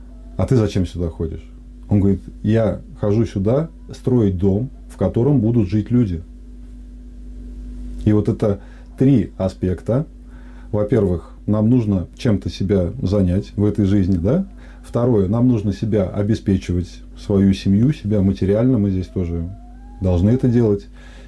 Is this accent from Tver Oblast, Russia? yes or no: yes; Tver Oblast, Russia; Я родился в Тверской области и вырос здесь. И за последние там 8-10 лет я объездил все уголки.